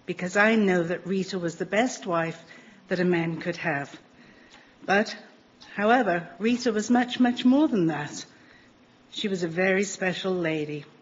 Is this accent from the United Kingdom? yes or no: yes; England, United Kingdom; born there; the day before I was born in England. So I could never lie about my age.